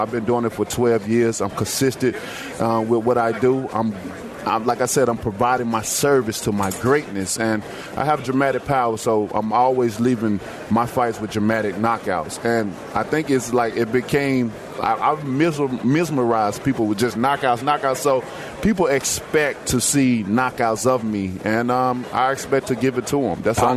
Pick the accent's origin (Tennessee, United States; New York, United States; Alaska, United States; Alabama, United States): Alabama, United States; Tuscaloosa; I'm from Tuscaloosa, Alabama. You know, it's basically mostly about football.